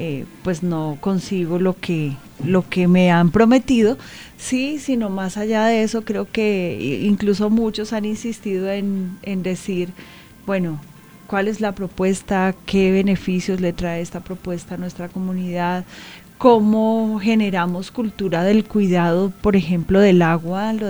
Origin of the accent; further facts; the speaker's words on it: Colombia; recobrar pues digamos el sentido incluso de lo que somos como colombianos